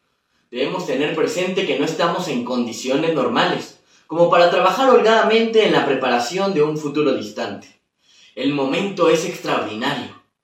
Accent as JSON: {"language": "Spanish", "town": "Guadalajara", "region": "Jalisco", "country": "Mexico", "lives_now": "Mexico City, Mexico", "said": "soy de Guadalajara, Jalisco, y estudio estudios latinoamericanos en la Facultad de Filosofía y Letras de la UNAM."}